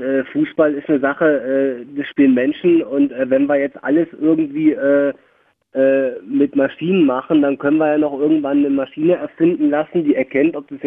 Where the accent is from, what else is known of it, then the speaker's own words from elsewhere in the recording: Berlin, Germany; now in Ludwigshafen, Germany; Ich bin ursprünglich aus Berlin-Brandenburg, richtig.